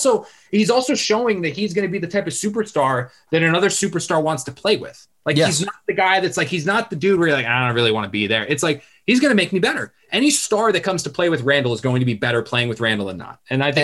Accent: New Jersey, United States; my family's from New York, which is where like the Knicks fandom comes from. But I grew up in South Jersey, which is Eagles country, which is Sixers country, Flyers country, Phillies country.

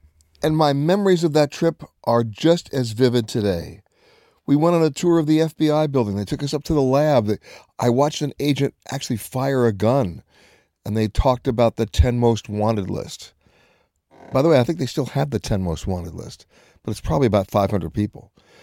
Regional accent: New York, United States; Growing up in New York, when I was in the seventh grade, my junior high school social studies teacher, Mr. Greenhut, took us on a bus

